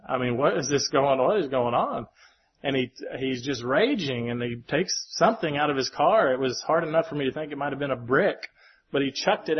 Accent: Kentucky, United States; I grew up in Kentucky, and it's a, you know, feud between, Eastern Kentucky and West Virginia families.

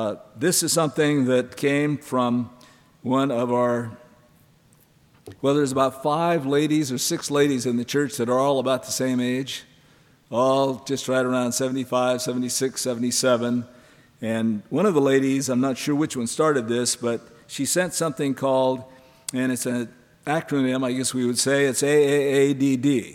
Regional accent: Montana, United States; Growing up in Montana, I thought when I got up in the morning in the wintertime, it was 42 degrees below zero, I thought the whole world is this way

